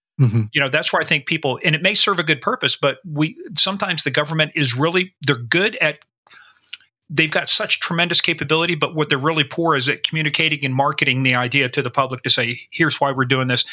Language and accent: English; Iran; I grew up in Iran, so back in the day.